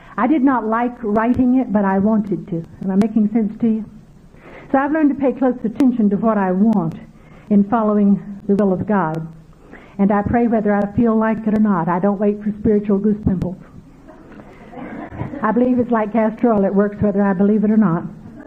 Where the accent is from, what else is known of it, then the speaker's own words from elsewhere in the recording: Texas, United States; And the one I grew up in West Texas knew that there were years when I could hardly find the door of the building